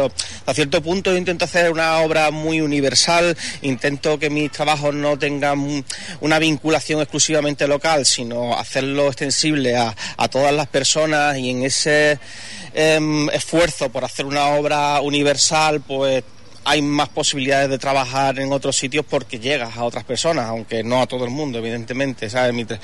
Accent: Andalusia, Spain; quise hablar un poco de mi tierra, desde el Dolmen de Soto

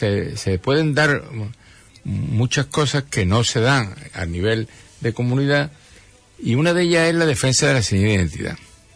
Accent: Huelva, Andalusia, Spain; como soy andaluz, pues tengo que ser querer Andalucía, pero es que yo quiero mi tierra

